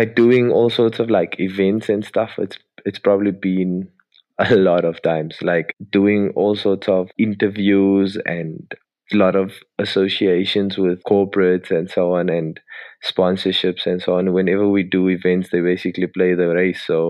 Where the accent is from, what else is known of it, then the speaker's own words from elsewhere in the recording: Cape Town, Western Cape, South Africa; growing up in Cape Town and being a young boy, rugby was the sport that we all drifted to.